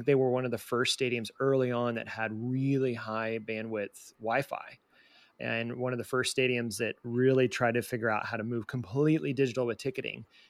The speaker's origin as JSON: {"language": "English", "region": "Southeast", "country": "United States", "tie": "born there", "said": "I'm from I was born in the Southeast, and so I haven't been back in a little while."}